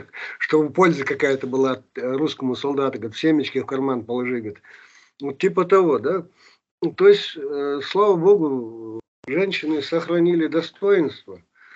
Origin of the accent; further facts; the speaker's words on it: Kazakhstan; born there; Я вот родился в Казахстане в ссылке, да.